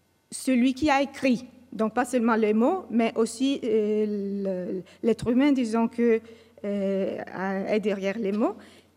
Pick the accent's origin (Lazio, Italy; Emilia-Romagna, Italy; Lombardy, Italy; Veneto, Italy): Emilia-Romagna, Italy; Bologna; born there; parce que je suis née à Bologne, et je suis née à la fin des années 60